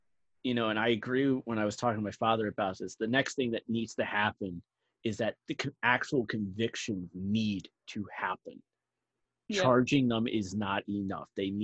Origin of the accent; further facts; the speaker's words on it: New Jersey, United States; And I would know because I'm originally from Jersey.